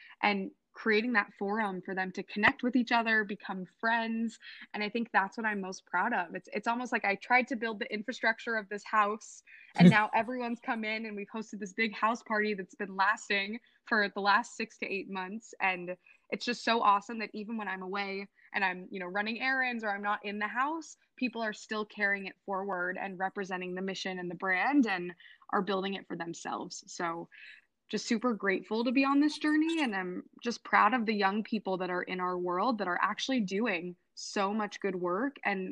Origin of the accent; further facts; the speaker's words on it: Wichita, Kansas, United States; So no other young person has to feel what I felt growing up in Wichita